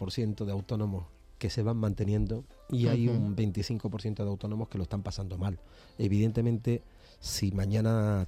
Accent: Córdoba, Andalusia, Spain; now in Jerez, Spain; Aunque soy cordobés, llevo 13 años viviendo en Jerez. Y digo muchas veces que ejerzo de jerezano.

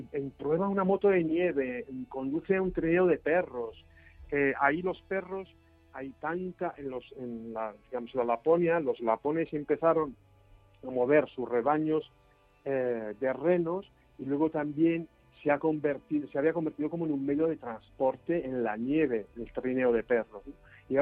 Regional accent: Italy; tú sabes que yo originalmente soy italiano

